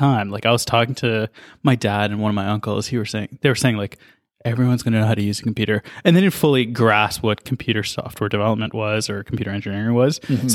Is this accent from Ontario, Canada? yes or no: yes; Mississauga, Ontario, Canada; also born or lived in Etobicoke; So I grew up in Mississauga and Etobicoke. So I did elementary school and stuff in Etobicoke and then moved to Mississauga for grade 6 and onwards.